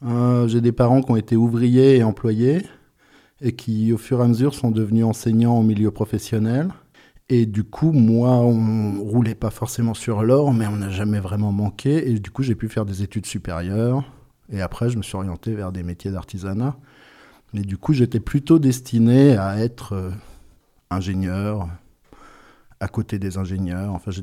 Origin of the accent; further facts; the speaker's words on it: Grand Est, France; born there; je suis né en Champagne-Ardenne.